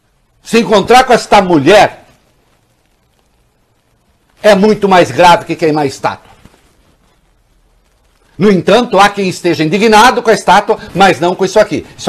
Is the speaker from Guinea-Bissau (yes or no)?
no; Bonn, North Rhine-Westphalia, Germany; accent: Bonn; Portuguese is a second language; O olho bem, o meu é de Bonn, tá? Que é a capital da antiga Alemanha Ocidental.